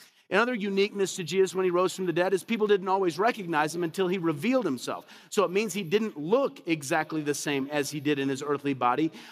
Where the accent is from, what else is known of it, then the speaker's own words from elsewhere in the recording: Illinois, United States; I was raised in Illinois. I mean, farmers were always like, it's got to be knee-high by the 4th of July to be good.